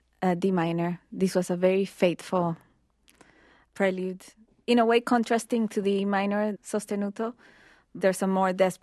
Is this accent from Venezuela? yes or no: yes; Venezuela; now in United States; My father is Venezuelan. I'm Venezuelan American. I have both citizenships.